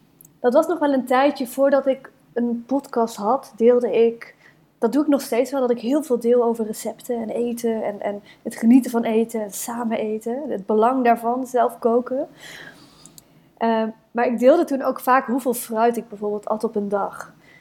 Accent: Nuenen, North Brabant, Netherlands; Ik ben opgegroeid in Nuenen. Dat ken je misschien wel.

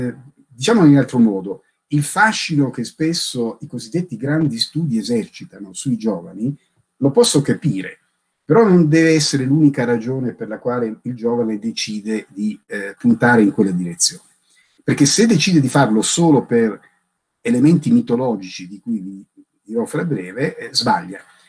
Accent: Bari, Apulia, Italy; moved away; io vivo fuori Bari da ormai 30-40 anni, ma sono barese

